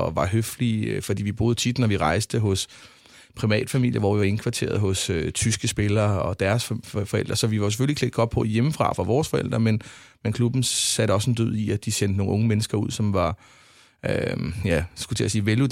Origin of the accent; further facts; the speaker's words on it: Brøndby, Capital Region of Denmark, Denmark; Jeg voksede op i Gildhøj. Der er vel ikke næppe en fodboldspiller i Brøndby, der har boet tættere på stadion, end jeg har.